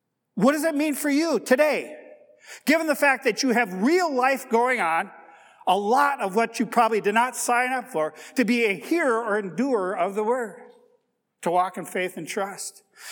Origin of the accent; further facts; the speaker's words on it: Minnesota, United States; My mother, my father, growing up in Minnesota in the 60s and the 70s, it really was idyllic in a sense.